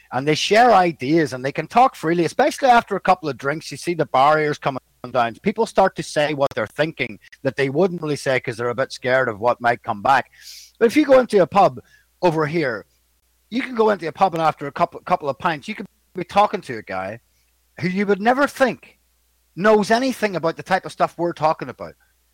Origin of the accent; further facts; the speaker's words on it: Northern Ireland, United Kingdom; because I'm from Northern Ireland, I've got dual citizenship